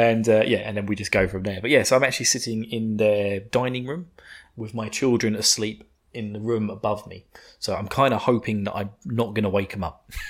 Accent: United Kingdom; because I'm a sadistic bastard being British.

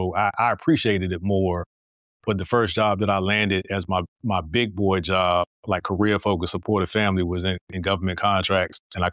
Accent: Virginia, United States; We all lived in Tidewater area, Virginia. So I'm originally from Hampton Roads, Virginia.

